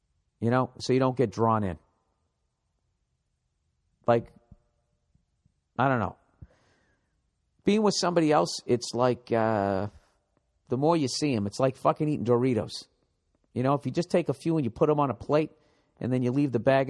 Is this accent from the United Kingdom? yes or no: yes; Birmingham, West Midlands, United Kingdom; I'm from Birmingham, England, and I support Aston Villa.